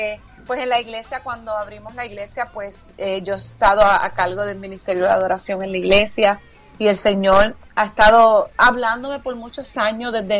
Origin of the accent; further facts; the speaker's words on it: Puerto Rico; moved away as an adult; now in United States; tuve que hacer esa transición de mudarme de mi isla de Puerto Rico, 27 años en Puerto Rico viviendo, y ya llevo 15 años acá.